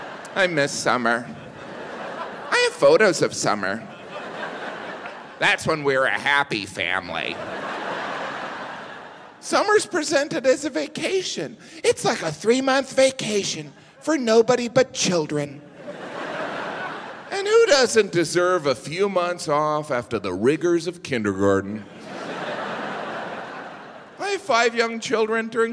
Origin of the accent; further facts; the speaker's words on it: Midwest, United States; I'm from the Midwest. It's almost a panic.